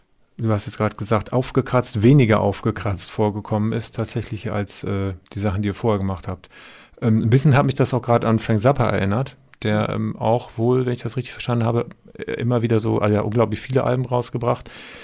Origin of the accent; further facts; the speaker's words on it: Emden, Lower Saxony, Germany; Ich bin selber aus Emden.